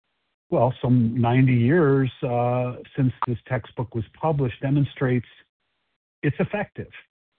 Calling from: Chicago, Illinois, United States; I'll be the host for the presentation this morning. I'm calling from Chicago, Illinois.

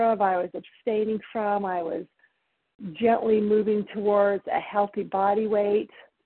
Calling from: Idaho, United States; and I'm calling from Idaho.

